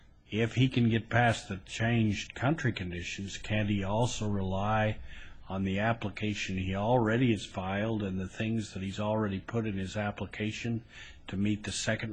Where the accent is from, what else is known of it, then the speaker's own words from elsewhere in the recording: Idaho, United States; and I'm from Idaho, I don't do these every day